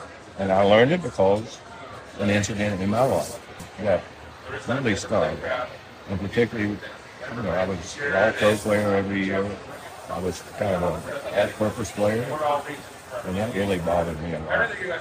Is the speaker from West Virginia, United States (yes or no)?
yes; West Virginia, United States; Again, I came from West Virginia